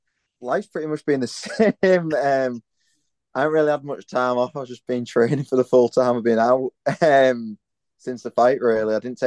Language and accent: English; Hull, Yorkshire and the Humber, United Kingdom; So obviously I'm from Hull, and in Hull you have like football or rugby.